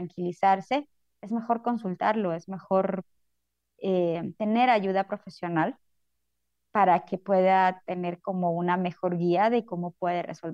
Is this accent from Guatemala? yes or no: yes; Guatemala; como guatemalteco, siempre uno tiene culpa por alguna situación